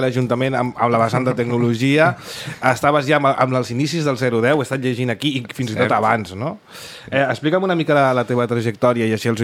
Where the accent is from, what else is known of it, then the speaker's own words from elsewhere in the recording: Barcelona, Catalonia, Spain; born there; pels que no som de centre ciutat, tot i que jo soc nascut a la Sagrada Família, però visc en un lloc que tant de bo s'ha independit, si de la gran ciutat de Barcelona.